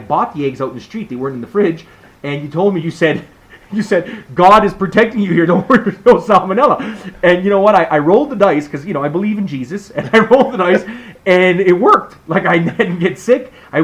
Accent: Canada; being a Canadian

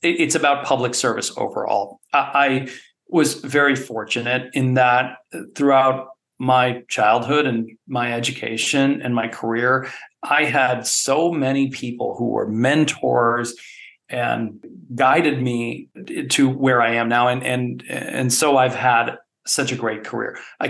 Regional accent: Chicago, Illinois, United States; I am from Chicago originally. I went to med school there, graduated in 2001, moved around the country.

